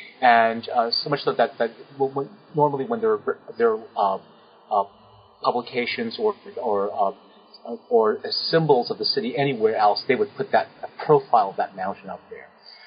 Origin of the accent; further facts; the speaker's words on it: New York City, New York, United States; I grew up in New York City. And I've lived in cities all my life, mostly.